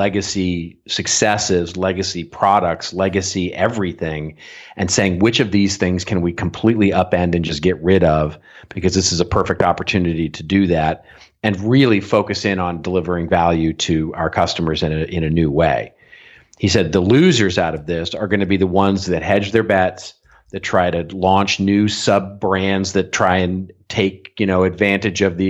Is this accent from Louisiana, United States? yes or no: no; Dallas, Texas, United States; now in California, United States; I moved out in 1987 from Dallas, Texas, which is where I get my affinity for my football team.